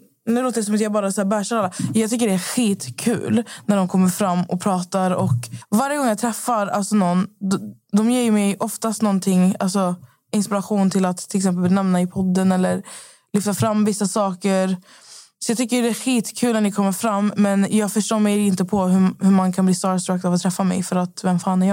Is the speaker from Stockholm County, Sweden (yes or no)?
no; Skövde, Västra Götaland County, Sweden; Jag var ju hemma i Skövde i 4 dagar.